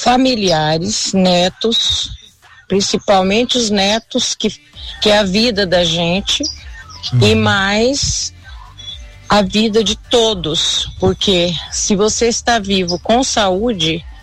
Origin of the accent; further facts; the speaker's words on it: Piranguinho, Minas Gerais, Brazil; sou de Piranguinho.